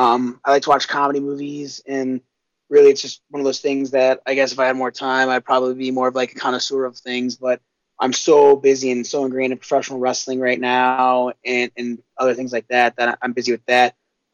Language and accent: English; Florida, United States; University of Florida is number one because I grew up in Florida.